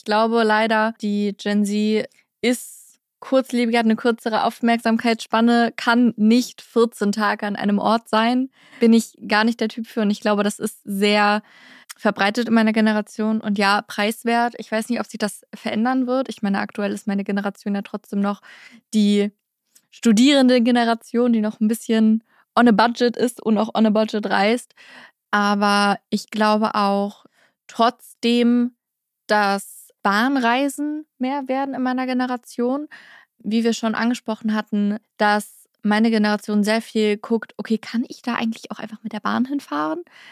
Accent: Schleswig-Holstein, Germany; Also ich kenne das selber aus meinem Heimatdorf. Das ist ein Dorf direkt an der Ostsee, an der Kieler Förde.

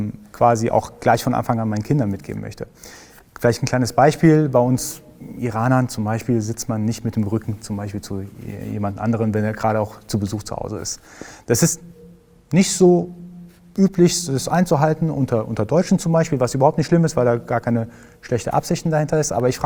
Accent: Iran; ich komme aus dem Iran.

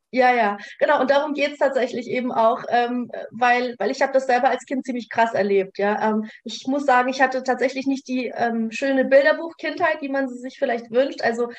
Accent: Gottenheim, Baden-Württemberg, Germany; also born or lived in Ukraine / Russia; ich bin 37 Jahre alt. Und ich komme aus dem Örtchen Gottenheim bei Freiburg im schönen Südbaden in Deutschland. Ursprünglich gebürtig komme ich allerdings aus Russland, beziehungsweise bin in der Ukraine geboren, bin mit 6 Jahren nach Deutschland ausgewandert.

